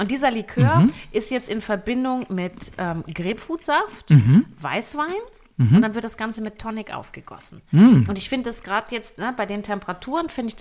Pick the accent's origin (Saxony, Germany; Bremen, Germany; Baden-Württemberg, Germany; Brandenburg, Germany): Bremen, Germany; born there; aus Bremen, ne, meiner Geburtsstadt.